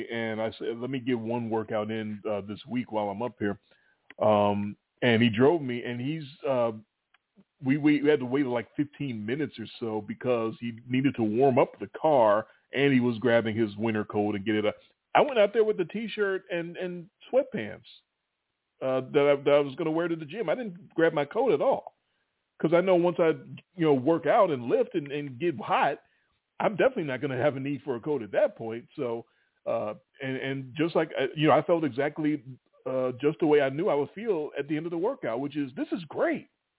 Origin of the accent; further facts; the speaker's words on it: Memphis, Tennessee, United States; That's not much to you, but we're from Memphis. You know, a half inch of snow.